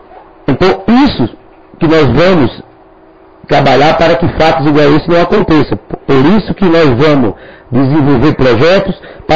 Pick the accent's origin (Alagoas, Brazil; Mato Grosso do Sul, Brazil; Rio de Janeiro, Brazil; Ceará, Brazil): Alagoas, Brazil; now in São Paulo, Brazil; Eu sou nordestino, sou do estado de Alagoas. Eu cheguei aqui em São Paulo no ano de 80